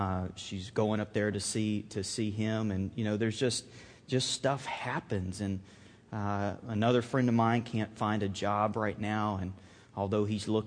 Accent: Alabama, United States; moved away; I grew up on the Gulf Coast, so we were a half hour from the beach, and we went to the beach one day. And you know, I was born and raised in Alabama, but frankly speaking, I haven't lived there in over 15 years.

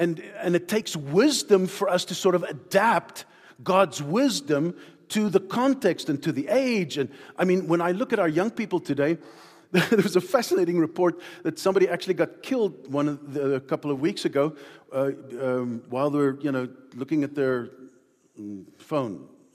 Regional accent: South Africa; you heard I'm from South Africa, and even in South Africa I was in pastoral ministry

